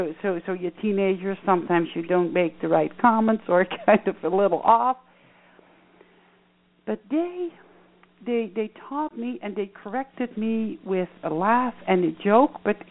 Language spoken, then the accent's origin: English; Netherlands; It's just a different school system because I grew up in Holland.